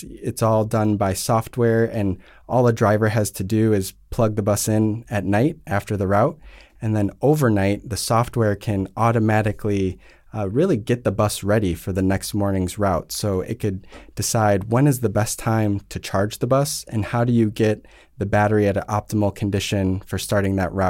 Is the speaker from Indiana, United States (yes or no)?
no; Illinois, United States; Growing up in Illinois, I know firsthand